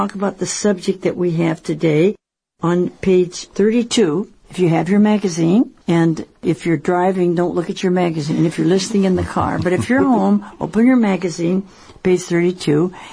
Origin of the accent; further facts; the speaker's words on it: Seattle, Washington, United States; as you know, I'm from Seattle.